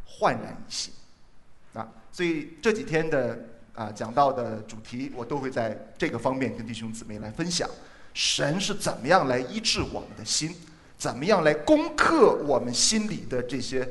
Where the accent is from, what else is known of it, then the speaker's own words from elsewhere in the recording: Yantai, Shandong, China; 我也是山东人，啊，我是山东烟台人啊，有没有老乡啊？